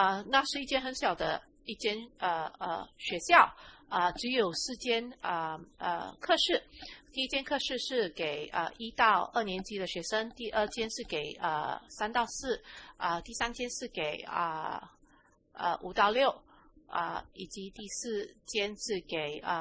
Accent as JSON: {"language": "Chinese", "country": "Netherlands", "second_language": "Chinese", "said": "你们知道我来自荷兰，让我跟你们在这里分享我小时候的一个个人经历。"}